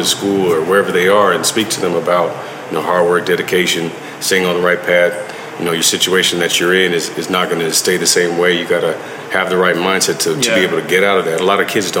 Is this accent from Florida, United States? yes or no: yes; Jacksonville, Florida, United States; And now I have a golf tournament coming up March 1st in my hometown of Jacksonville.